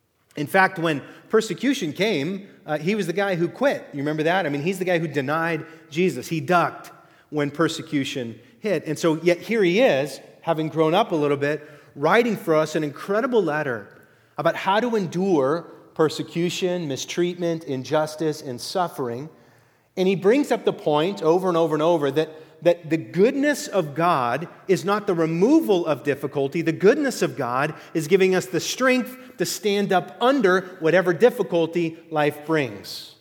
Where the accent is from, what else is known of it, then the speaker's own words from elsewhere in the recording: Clovis, California, United States; I don't know how many of you live in your hometown or the town you grew up in, but I'm from Clovis. I went to the rodeo, all right? I raised some cows.